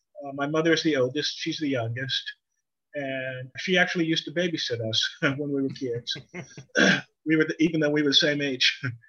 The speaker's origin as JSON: {"language": "English", "town": "Tulsa", "region": "Oklahoma", "country": "United States", "tie": "born or raised there", "said": "I was born in Tulsa, Oklahoma in 1954. My family are generational Oklahomans."}